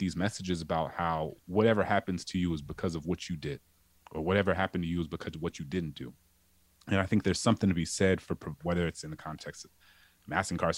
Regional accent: New Orleans, Louisiana, United States; growing up in New Orleans, I felt that too. There was a sort of paralysis.

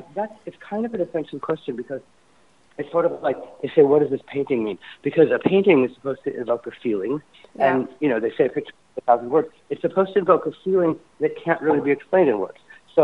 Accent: Indiana, United States; But they brought up my whole, you know, growing up in Indiana, and, you know, the whole thing.

